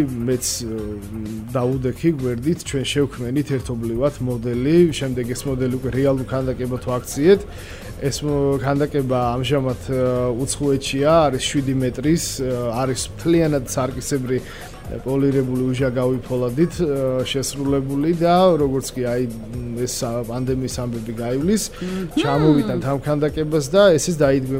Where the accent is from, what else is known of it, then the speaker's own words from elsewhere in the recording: Tbilisi, Georgia; ისე მემეტება ჩემი ქალაქისთვის სადაც დავიბადე აღვიზარდე